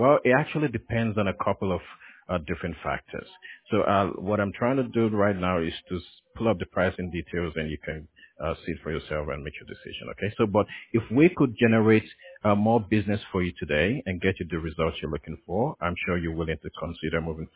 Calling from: California, United States; Oh, I'm calling from California, but we do provide services nationwide.

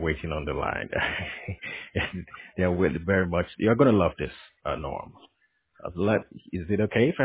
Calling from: California, United States; Oh, I'm calling from California, but we do provide services nationwide.

